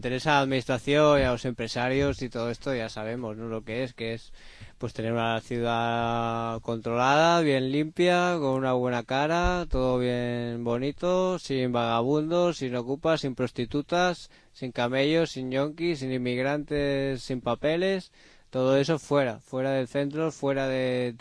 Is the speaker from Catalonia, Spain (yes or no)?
yes; Barcelona, Catalonia, Spain; ah, ¿de dónde eres? Ah, es de Barcelona.